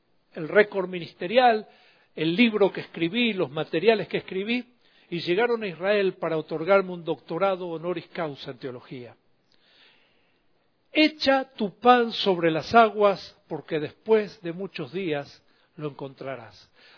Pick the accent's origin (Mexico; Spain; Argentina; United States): Argentina; Soy argentino.